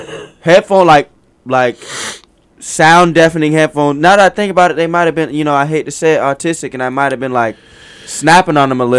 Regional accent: Texas, United States; Well, I'm from Texas.

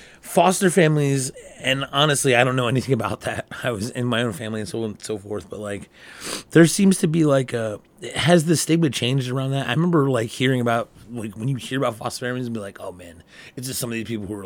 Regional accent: Northeast, United States; I'm from the Northeast. So it's like a lot more people.

